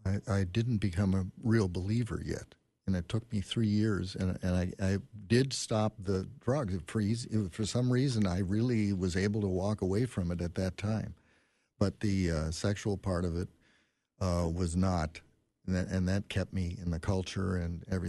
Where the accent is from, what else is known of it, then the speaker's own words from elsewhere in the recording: Biwabik, Minnesota, United States; born there; the town I was born in Bywabik